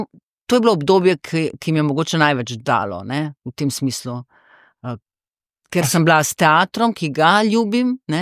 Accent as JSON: {"language": "Slovenian", "town": "Grahovo", "region": "Littoral–Inner Carniola", "country": "Slovenia", "said": "Pa jaz prihajam iz Grahovega pri Cerknici, prihajam iz okolja, ki ne samo, da je bilo pač okolje takšno, da je bilo na ta način destimulativno, da ni bilo fino, če si izstopal"}